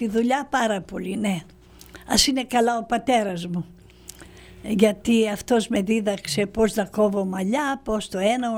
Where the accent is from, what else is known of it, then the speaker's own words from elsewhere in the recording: Thessaloniki, Central Macedonia, Greece; moved away as an adult; also born or lived in Kastoria; now in United States; Γεννήθηκα στην Καστοριά, μεγάλωσα στην Θεσσαλονίκη, Βενιζέλου και Ολύμπου και ήρθα στην Αμερική 23 χρονών. 22 πήγαινα στα 23.